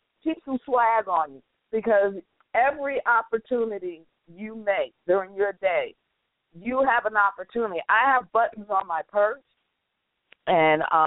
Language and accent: English; New York, United States; And I'm from New York, so my brother went to Providence University, so I spent some time up in Rhode Island.